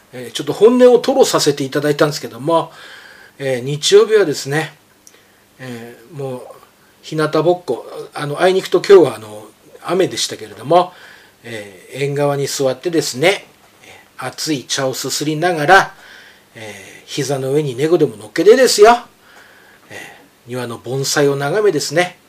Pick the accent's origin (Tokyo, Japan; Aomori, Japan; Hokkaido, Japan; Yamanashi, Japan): Hokkaido, Japan; Nemuro; 私の田舎の北海道のね、根線原野、北海道根室、あの辺一帯ね、まあ牧畜も盛んで、畜産業盛んですからね